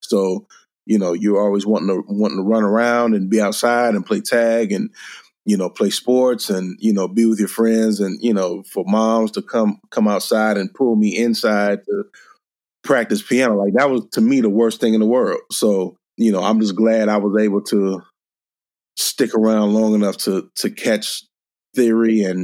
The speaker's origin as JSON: {"language": "English", "town": "Detroit", "region": "Michigan", "country": "United States", "said": "That may have been the worst I've seen, and I'm from Detroit."}